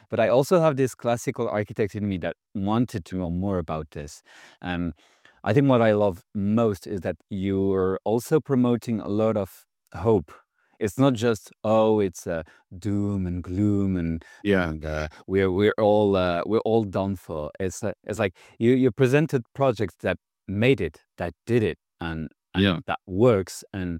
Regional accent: Morocco; I'm from Morocco, and I plan to go back to it

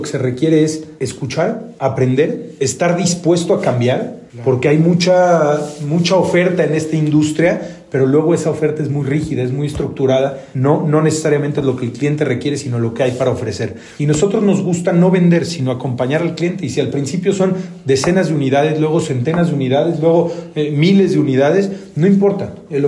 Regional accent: Mexico; desde siempre somos mexicanos, nacimos en México y todo lo que hacemos es para México

